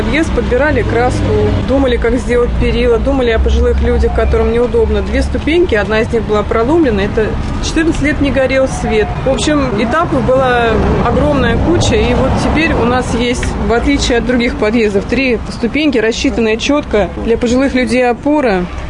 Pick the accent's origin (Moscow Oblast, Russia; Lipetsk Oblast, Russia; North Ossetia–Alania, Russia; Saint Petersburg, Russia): Moscow Oblast, Russia; Ramenskoye; я здесь родилась, в Раменском прожила всю свою жизнь, а потом уехала в Москву жить, так получилось, и жила 10 лет в Куркино. Такой супер-супер элитный район.